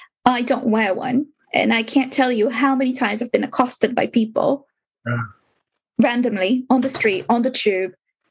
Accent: United Kingdom; I'm not a foreigner. I'm British. I just have a weird accent and have multiple nationalities.

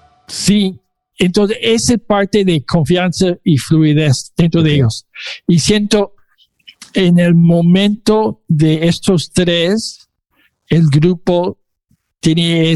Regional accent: Mexico City, Mexico; born there; nací en la Ciudad de México, en la colonia Guerrero, por el centro

